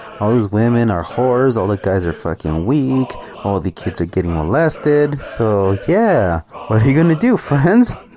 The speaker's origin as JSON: {"language": "English", "country": "United States", "tie": "born there", "said": "even though I was born here in America, but I am a Hispanic dude"}